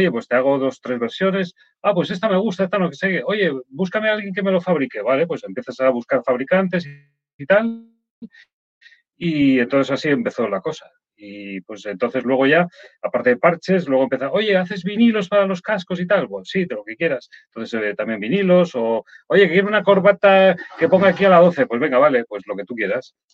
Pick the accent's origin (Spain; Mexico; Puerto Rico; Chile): Spain; Bilbao, Basque Country; born there; Bueno, nací en Bilbao, pero vivo en Guecho.